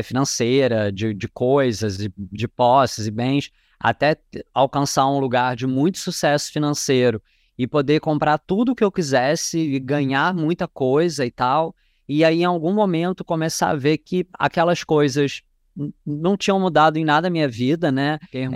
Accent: Rio de Janeiro, Brazil; eu nasci no Rio de Janeiro, na Zona Norte, né, numa área extremamente urbana, sei lá, 1h30, 2 horas de um ônibus da praia.

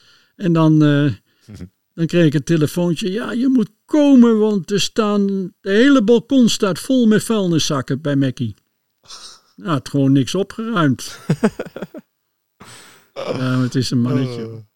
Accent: Netherlands; now in Belgium; Dat wij zo autoritair waren als Nederlanders. En dat was ook wel zo.

